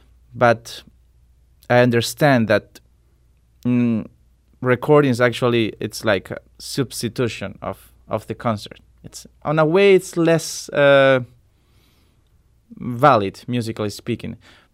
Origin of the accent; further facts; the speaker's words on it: Andalusia, Spain; You know, I come from South Spain, so we are very passionate people, you know.